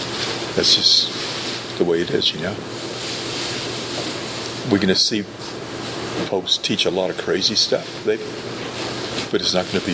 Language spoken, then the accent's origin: English; New Orleans, Louisiana, United States; I was growing up in New Orleans, and we were going through this cold spell.